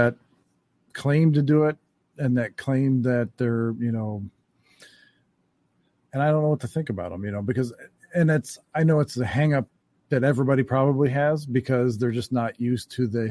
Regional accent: Cleveland, Ohio, United States; born there; When I grew up in a Southern family, and I was the first one kind of born outside of the South. I was born in Cleveland, Ohio.

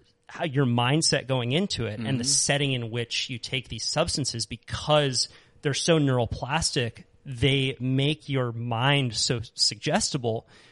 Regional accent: Santa Cruz, California, United States; there's this fun little wave where I grew up in Santa Cruz that I would bike down the road to just about every day.

